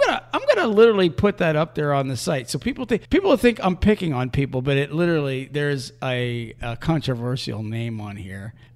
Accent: Pennsylvania, United States; Now, I will tell you that first CB handle that I had, because I was from Pennsylvania, was

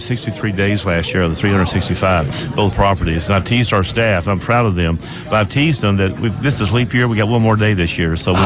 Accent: Fort Knox, Kentucky, United States; born there; I was born in Fort Knox and have some connections back to that county

